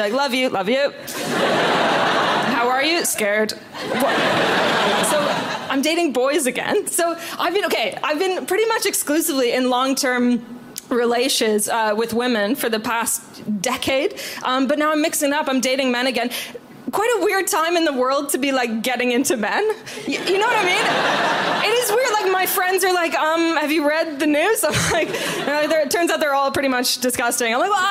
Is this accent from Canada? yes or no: yes; Canada; I'm from Canada.